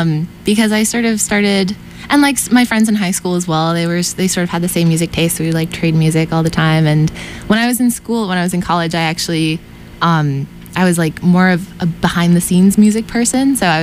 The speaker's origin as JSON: {"language": "English", "town": "Worcester", "region": "Massachusetts", "country": "United States", "tie": "born or raised there", "said": "I lived like in the woods, sort of like on a dead end street. But it was good. I was part of the like Lithuanian American community there."}